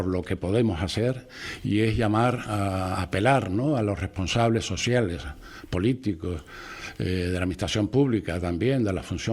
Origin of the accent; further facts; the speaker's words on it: Los Realejos, Canary Islands, Spain; Yo soy de Ralejo, nací en Ralejo.